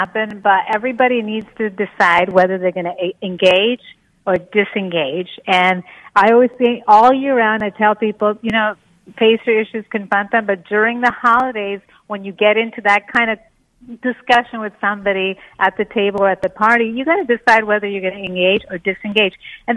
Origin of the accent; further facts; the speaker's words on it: Montreal, Quebec, Canada; moved away as an adult; now in Brookfield, United States; I grew up in Montreal. I went to Concordia, then I went to McGill, and then I moved around quite a bit.